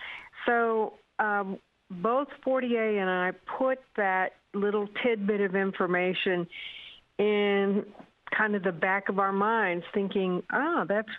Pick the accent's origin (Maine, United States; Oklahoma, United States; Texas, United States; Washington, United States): Oklahoma, United States; You cannot be in a tribe or a Native community without a lot of family members, and so I know that from growing up in Oklahoma.